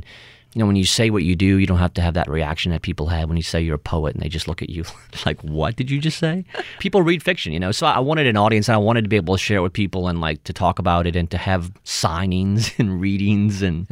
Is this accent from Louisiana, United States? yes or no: yes; New Orleans, Louisiana, United States; that's because I grew up in New Orleans on a porch, you know, talking to people.